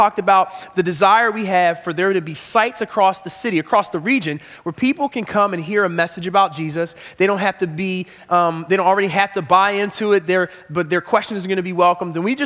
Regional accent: Philadelphia, Pennsylvania, United States; I'm from Philadelphia, and just one thing after another after another.

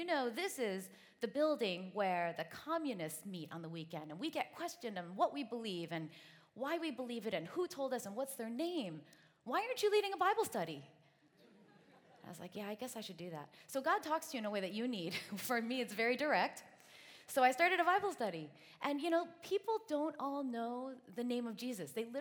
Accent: United States; born there; I was born in the States, but I've got some Chinese parents, and so I feel like I'm a little bit between those two worlds.

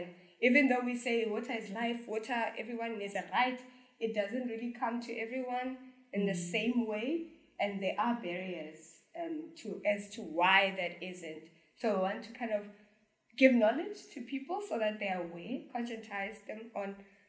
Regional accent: South Africa; I think because of our stance as South African

